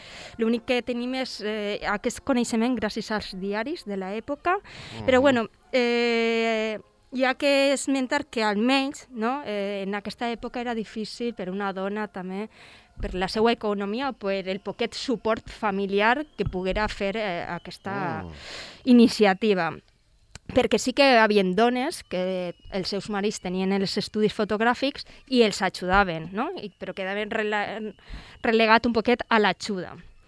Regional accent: Valencia, Valencian Community, Spain; Jo faria una paradeta a la meua terreta, a València

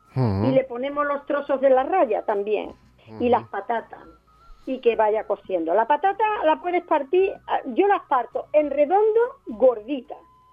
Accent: Andalusia, Spain; Yo digo picar, hijo, somos andaluces.

